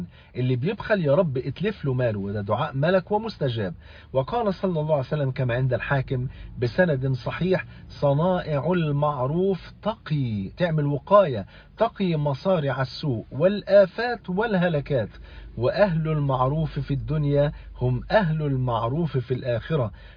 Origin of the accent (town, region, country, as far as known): Egypt